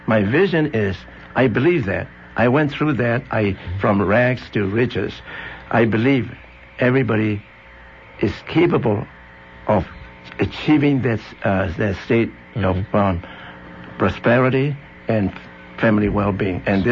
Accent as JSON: {"language": "English", "country": "Myanmar", "tie": "born or raised there", "said": "Yeah, I was born and raised in Burma, now called Myanmar. And I was, one time I was brought up by a very, very wealthy family"}